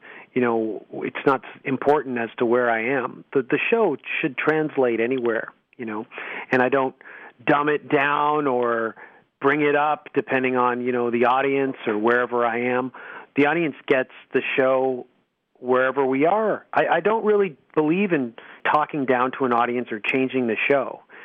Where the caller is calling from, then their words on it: Toronto, Ontario, Canada